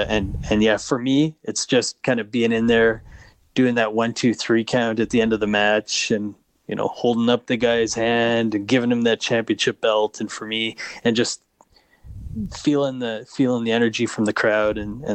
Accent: Prince George, British Columbia, Canada; I grew up in Prince George when I was, I think, 22, 23 years old.

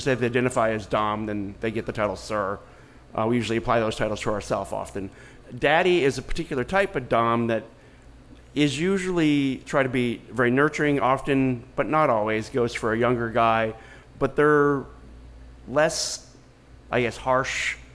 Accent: Northeast, United States; also born or lived in New York / Connecticut / Maryland / Washington DC; I grew up in the Northeast.

